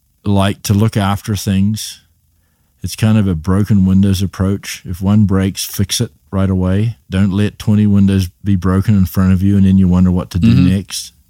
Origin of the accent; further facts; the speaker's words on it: New Zealand; but I'm from New Zealand, where they have England, New Zealand, and Australia, and that were part of the British Commonwealth.